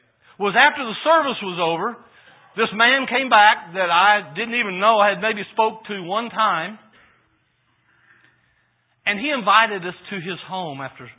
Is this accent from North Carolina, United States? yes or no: no; Arkansas, United States; I mean, it's not like we were somebody that had been raised in Holmes County, you know? I mean, we're from Arkansas.